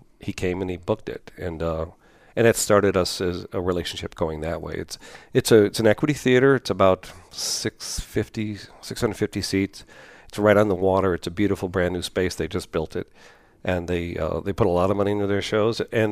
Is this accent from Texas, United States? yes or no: no; Chicago, Illinois, United States; now in New York, United States; And I'm from Chicago originally. I live in New York now.